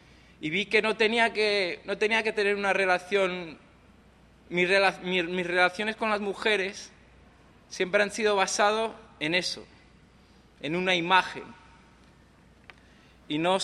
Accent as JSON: {"language": "Spanish", "town": "Madrid", "region": "Community of Madrid", "country": "Spain", "tie": "born or raised there", "said": "nací en Madrid, en España, y me crié en España."}